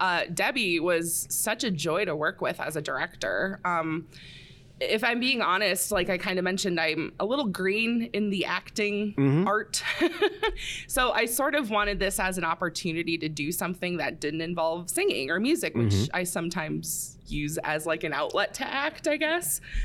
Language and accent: English; South Dakota, United States; And then, yeah, found my way back here in Sioux Falls. I'm from South Dakota. And yeah, I've been back for about 6 years now